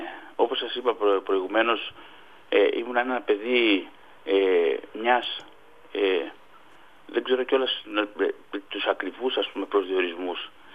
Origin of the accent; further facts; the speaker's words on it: Athens, Attica, Greece; Τώρα εγώ είμαι από τα παιδιά που γεννηθήκαμε στην Αθήνα από γονείς από την περιφέρεια. Δηλαδή ο πατέρας μου ήταν από τη Ζάκυνθο, η μάνα μου είναι από τη Λαμία.